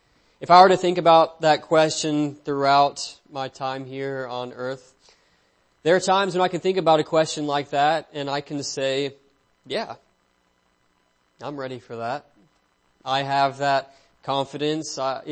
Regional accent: Auburn, Alabama, United States; I'm from Auburn, Alabama, a little bit south of here.

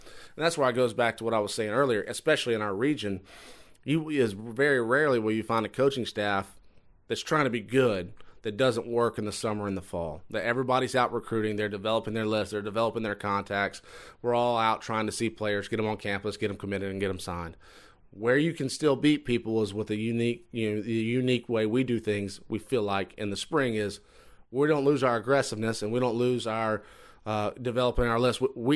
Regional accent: Louisiana, United States; I knew the history. I'm from Louisiana.

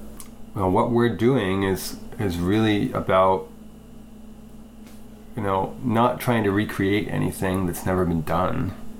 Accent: Pennsylvania, United States; born there; also born or lived in Heath; Like, I grew up in a big family, but I was born outside of Philly in a little cottage in the woods.

